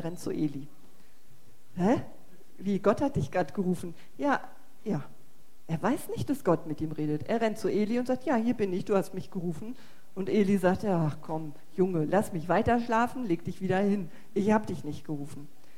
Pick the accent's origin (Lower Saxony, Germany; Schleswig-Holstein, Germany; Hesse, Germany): Lower Saxony, Germany; Emden; born there; ich bin in Ostfriesland geboren, in Emden. Und wenn ich nur einmal in Emden über den Marktplatz gehe und nur höre, wie die Leute da alle reden, dann fange ich sofort auch wieder an, ganz breit zu reden.